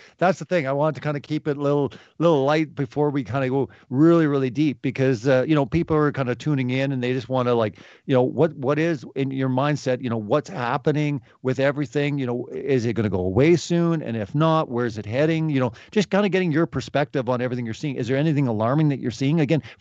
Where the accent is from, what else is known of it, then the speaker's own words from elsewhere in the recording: South Dakota, United States; born there; You know, first of all, I was born in America. I was born in South Dakota. I'm a dual citizen.